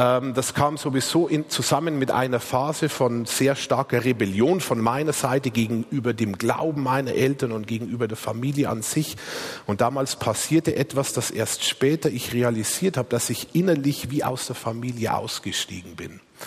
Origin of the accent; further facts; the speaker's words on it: Bleibach, Bavaria, Germany; weil das ist in einem kleinen Dorf im Bayerischen Wald, Bleibach, wo ich herkomme